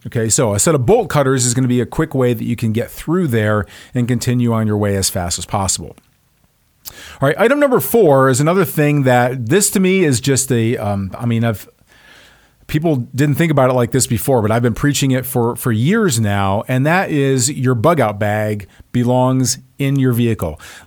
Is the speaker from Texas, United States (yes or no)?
yes; Texas, United States; Yes, I'm from Texas where cowboy boots and suits do go together.